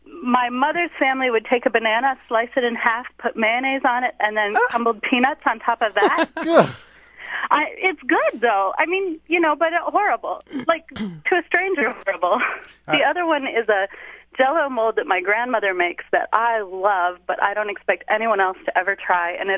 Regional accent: Southern United States, United States; now in Minnesota, United States; You know, I'm a Southerner living in Minnesota, so.

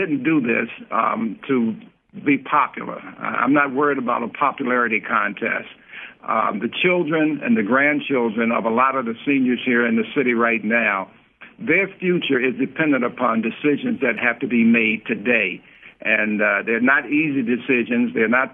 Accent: Washington, District of Columbia, United States; now in Detroit, United States; I happen to have been born and raised in Washington, D.C., so, you know, I've been in Detroit for the last 43 years

